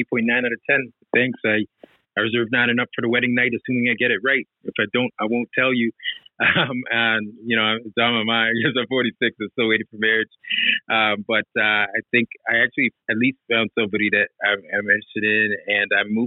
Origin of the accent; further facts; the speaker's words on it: Canada; I'm from Canada.